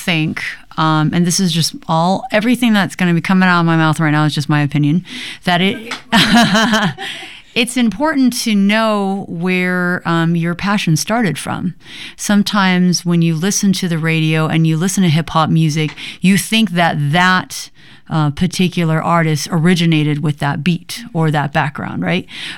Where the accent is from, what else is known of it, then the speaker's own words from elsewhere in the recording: Fresno, California, United States; I grew up in Fresno, California.